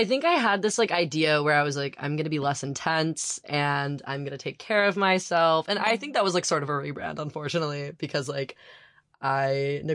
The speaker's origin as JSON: {"language": "English", "town": "Frisco", "region": "Texas", "country": "United States", "lives_now": "Providence, United States", "said": "Like, I'm from Frisco, Texas, and now we're in like Providence, Rhode Island"}